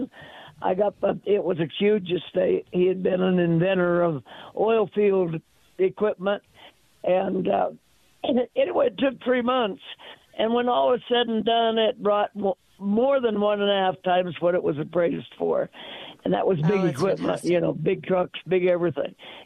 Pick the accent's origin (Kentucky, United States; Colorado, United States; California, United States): Colorado, United States; Steamboat Springs; And so I grew up in Steamboat, and my brother was an auctioneer and my mentor, my idol.